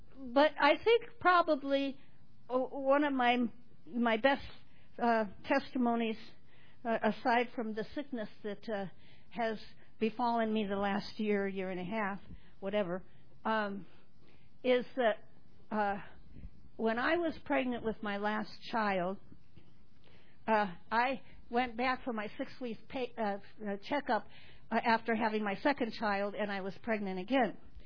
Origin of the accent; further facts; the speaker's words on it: United States; you know what, as an American, I shake in my boots looking around.